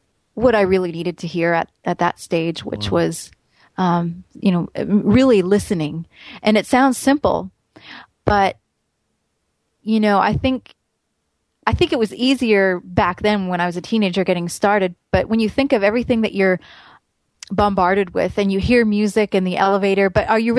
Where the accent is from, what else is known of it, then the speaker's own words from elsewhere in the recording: Canada; Well, I grew up in Canada